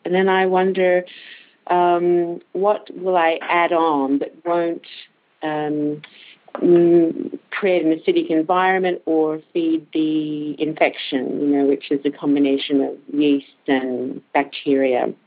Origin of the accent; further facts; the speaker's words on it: Australia; from Australia